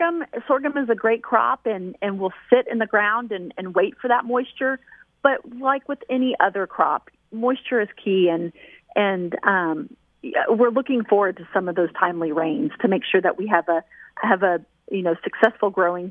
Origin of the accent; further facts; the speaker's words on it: Texas, United States; Growing up in Texas, I know